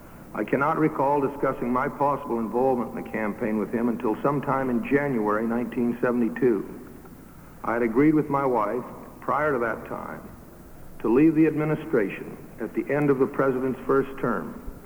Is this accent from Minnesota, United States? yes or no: no; Pasadena, California, United States; born there; I was born in Pasadena, California, October 23rd, 1923